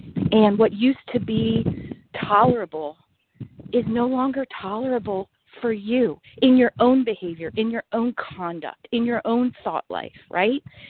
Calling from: Greenville, South Carolina, United States; I am calling from Greenville, South Carolina.

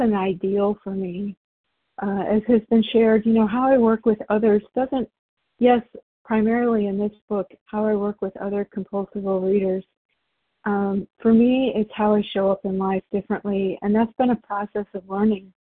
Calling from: Indiana, United States; I'm calling from Indiana

